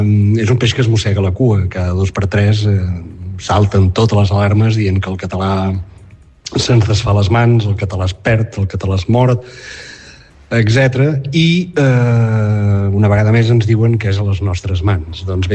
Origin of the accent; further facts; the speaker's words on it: Catalonia, Spain; sempre tenim més feina perquè som empordanesos, és així.